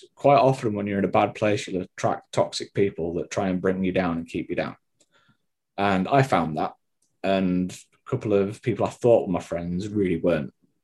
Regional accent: Penistone, Yorkshire and the Humber, United Kingdom; I'd seen when I was volunteering at my local sports centre in my hometown of Penistone

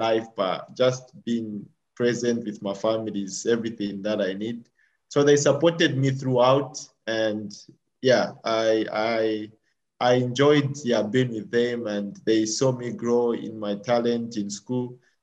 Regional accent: Chambishi, Copperbelt, Zambia; So growing up in Chambishi, for me was fun, was nice because I was surrounded by my family, friends

